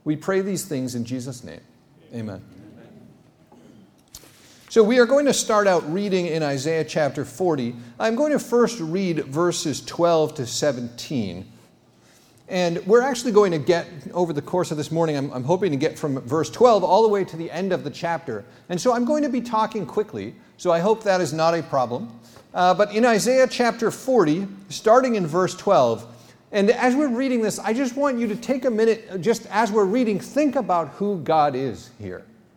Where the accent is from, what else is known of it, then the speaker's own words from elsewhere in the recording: United States; I'm an American emergency room doctor